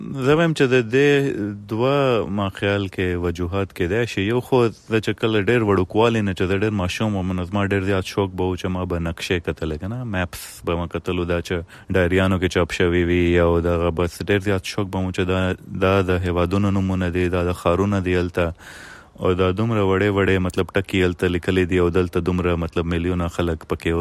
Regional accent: Pakistan; زه پښتون یم، زه له پاکستان نه یم،

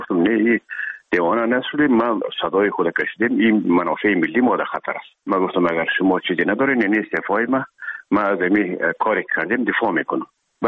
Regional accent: Herat, Afghanistan

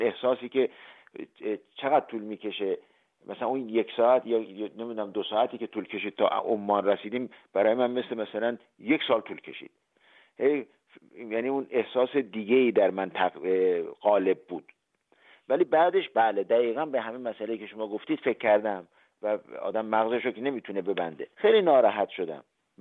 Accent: Iran; now in Austria; من به عنوان یک ایرانی اتریشی خیلی علاقمند هستم

